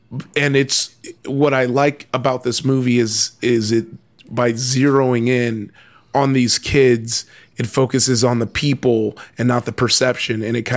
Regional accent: Compton, California, United States; So I grew up in Compton, and I even knew about Cabrini Green.

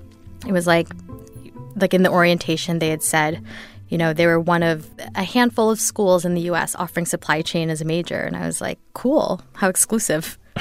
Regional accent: Philippines; now in United States; spent, you know, probably the first 10 years being in the U.S. and just, like, being embarrassed of being Filipino.

